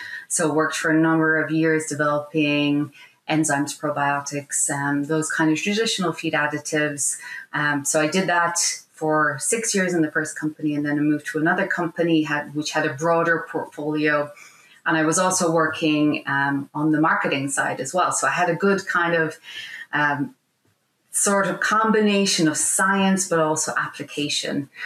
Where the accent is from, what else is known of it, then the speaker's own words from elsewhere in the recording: southeast, Ireland; I grew up on a small dairy farm in the southeast of Ireland.